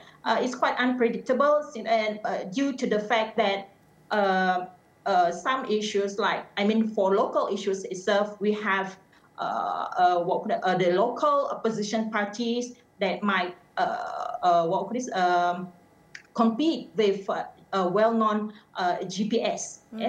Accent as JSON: {"language": "English", "region": "Sarawak", "country": "Malaysia", "said": "In Sarawak itself, I'm sure we are unique from Peninsular Malaysia in terms of voting preference."}